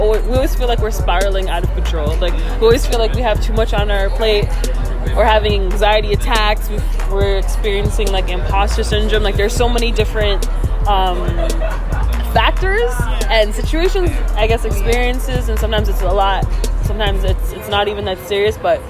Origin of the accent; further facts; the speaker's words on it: Toronto, Ontario, Canada; From Toronto. I'm from the West End.